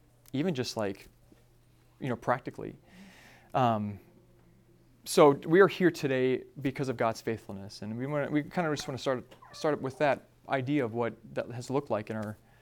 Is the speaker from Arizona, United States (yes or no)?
yes; Arizona, United States; now in Cold Spring, United States; I've been in Cold Spring for almost 12 years now. I'm from Arizona, so I don't know.